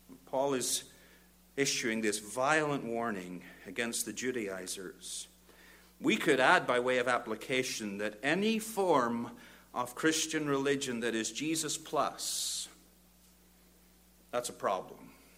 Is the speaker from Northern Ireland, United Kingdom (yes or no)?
yes; Bangor, Northern Ireland, United Kingdom; I'm from Bangor, Northern Ireland.